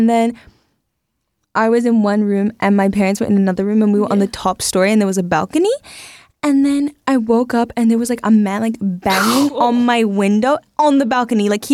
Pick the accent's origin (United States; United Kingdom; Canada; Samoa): Samoa; as well as growing up in Samoa, I'm also from Jamaica.